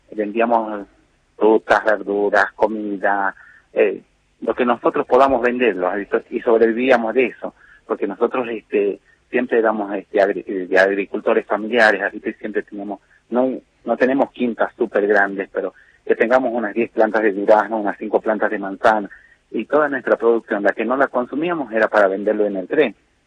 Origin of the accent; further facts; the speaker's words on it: Santa Victoria Oeste, Salta, Argentina; now in Volcán, Argentina; yo soy oriundo de otro lugar. Yo soy de Santa Victoria Oeste, pero vivo acá desde... Vinimos a trabajar acá en el 97, aproximadamente 97, 98, pero me radiqué acá en Volcán en el 2002.